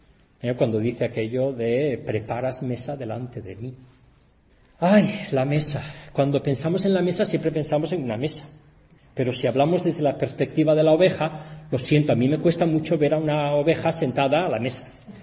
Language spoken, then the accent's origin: Spanish; Asturias, Spain; Cuando yo era pequeñito, yo soy asturiano, yo vivía en Asturias, y en Asturias es muy frío, incluso en verano, muy frío